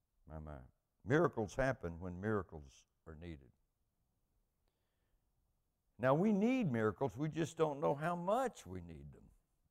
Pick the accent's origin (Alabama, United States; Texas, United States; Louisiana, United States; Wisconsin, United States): Alabama, United States; I grew up Southern Baptist in South Alabama, and that region of the country, and in fact, the only church in the little town I grew up in was a Baptist church.